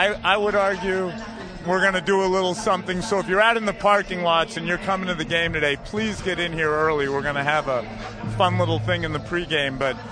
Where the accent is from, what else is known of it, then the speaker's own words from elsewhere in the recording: Boston, Massachusetts, United States; How can this not be a great week as a Bostonian, a New Englander, I should say?